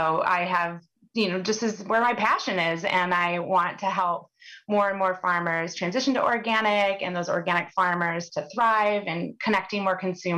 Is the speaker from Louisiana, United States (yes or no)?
no; Iowa, United States; I live in my hometown now in Northwest Iowa. We're surrounded by corn and beans, and unfortunately now a lot of hog confinement operations, but it wasn't always like that. And when I was a kid, I really grew up during the 1980s